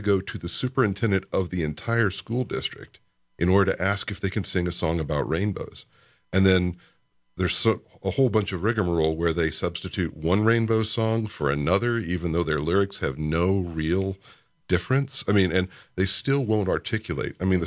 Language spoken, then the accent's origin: English; Kentucky, United States; Yeah, you know, I remember I grew up in South Central Kentucky in the 80s